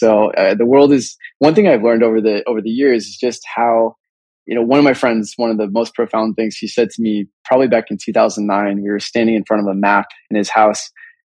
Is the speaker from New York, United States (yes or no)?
no; Palo Alto, California, United States; I had the fortune of growing up in Palo Alto, so not too far from Sebastopol, just down the bay.